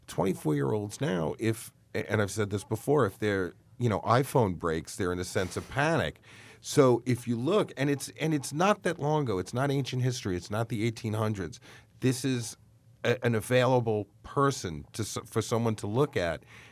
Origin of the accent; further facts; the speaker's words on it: New York, United States; I'm from New York, and if I walk down the street in Manhattan and ask 100 people who Lance Saigon was, nobody would know him.